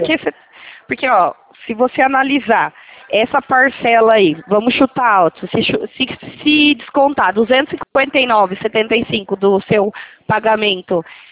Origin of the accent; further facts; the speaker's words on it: Itatiba, São Paulo, Brazil; eu sou de Itatiba, São Paulo